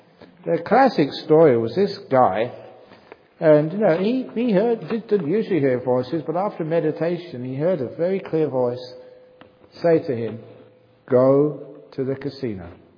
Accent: England, United Kingdom; And being a English person, if you ever have chips, you always have to share it.

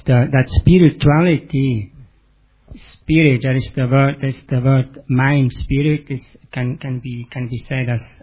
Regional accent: Switzerland; I'm from Switzerland.

